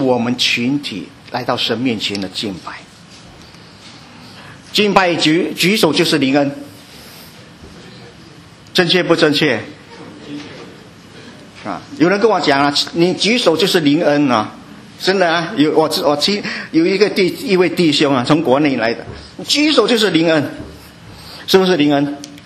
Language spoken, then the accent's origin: Chinese; Singapore; 我不知道国内有没有讲做礼拜这个词。我们新加坡